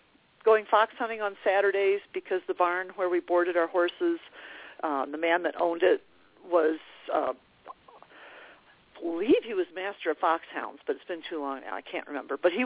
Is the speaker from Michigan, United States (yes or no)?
yes; Michigan, United States; moved away as an adult; now in Wyoming, United States; I grew up in a small city, large town, and they didn't allow horses in the city limits.